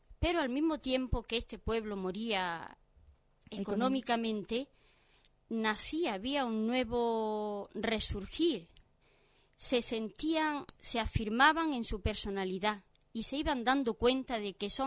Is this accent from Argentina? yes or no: no; Íllora, Andalusia, Spain; moved away; salí de España, de Illora, mi pueblo, en el año 1973 y llegué allí, al Zaire. Llevo en España, en estas últimas vacaciones, año y medio